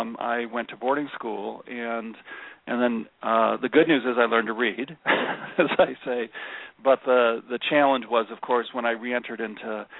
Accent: Kalamazoo, Michigan, United States; I grew up in Kalamazoo, Michigan, in the good old Midwest

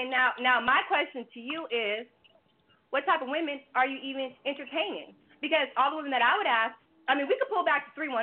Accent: California, United States; Because I'm from the West Coast. I'm from Cali. How people in Cali handle things is different from how people on the East Coast do.

